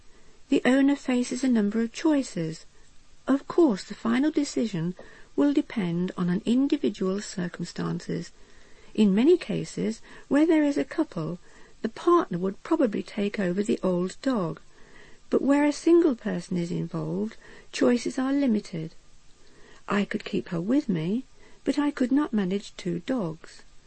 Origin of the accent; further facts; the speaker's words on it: Luton, East of England, United Kingdom; born there; I was born in Luton during the 30s.